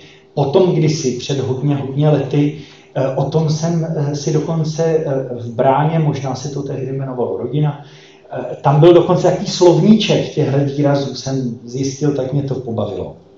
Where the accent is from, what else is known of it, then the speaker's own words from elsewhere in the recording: České Budějovice, South Bohemian Region, Czechia; já jsem z Budějovic, tam jsme se s Renatkou potkali.